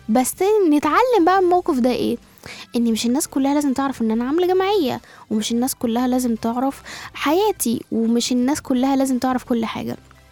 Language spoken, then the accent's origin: Arabic; Zagazig, Sharqia Governorate, Egypt; انا من الزقازيق، زقازوقة كانت عارفة ان انا عاملة جمعية